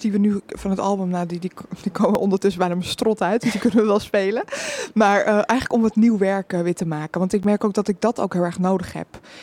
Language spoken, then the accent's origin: Dutch; Amsterdam, North Holland, Netherlands; En ik ben wel Amsterdamse